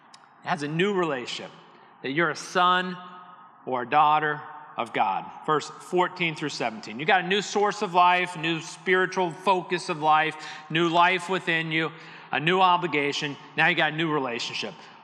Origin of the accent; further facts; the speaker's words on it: Arlington, United States; I grew up in Arlington.